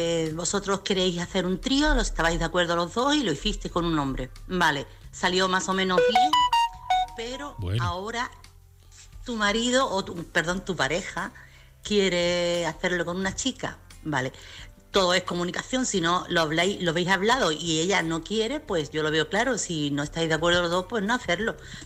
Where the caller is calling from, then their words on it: Chiclana, Andalusia, Spain; corresponsal de Chiclana.